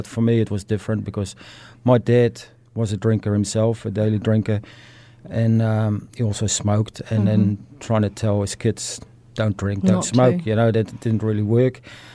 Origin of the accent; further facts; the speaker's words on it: Schiedam, South Holland, Netherlands; born there; English is a second language; Yes, I was born in the Netherlands, in small town Schiedam next to Rotterdam.